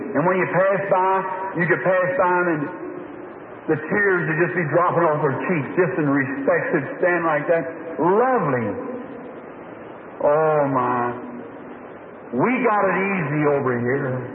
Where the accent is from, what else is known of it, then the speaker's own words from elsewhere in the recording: United States; I'm American, born here generation after generation.